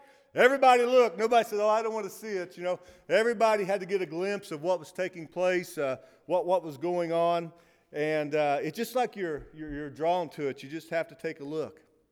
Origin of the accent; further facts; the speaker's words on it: Missouri, United States; Yeah, we're from North Missouri. We know what get your plow clean means.